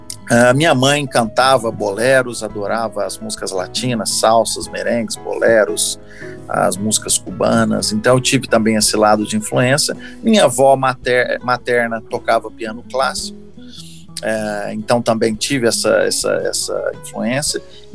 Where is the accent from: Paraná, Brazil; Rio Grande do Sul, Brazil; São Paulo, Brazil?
São Paulo, Brazil; Franca; na minha terra natal, que é Franca, no interior de São Paulo.